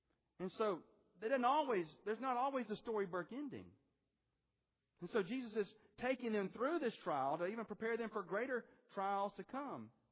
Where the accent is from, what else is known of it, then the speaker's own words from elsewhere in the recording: Birmingham, Alabama, United States; when I was growing up in Birmingham, Alabama, if you wanted to go to the beach, if you wanted to see waves, you basically had three options